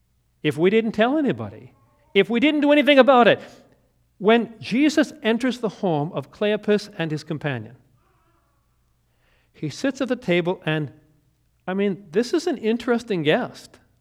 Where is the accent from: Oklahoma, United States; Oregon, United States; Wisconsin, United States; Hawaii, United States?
Wisconsin, United States; New Richmond; I grew up in New Richmond, Wisconsin, so when I hear places like Ellsworth and River Falls